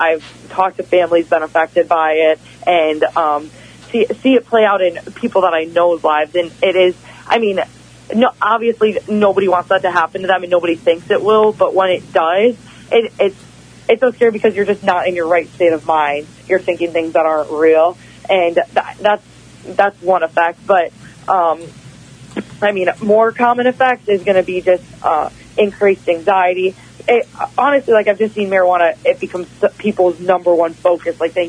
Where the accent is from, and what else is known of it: Wisconsin, United States; born or raised there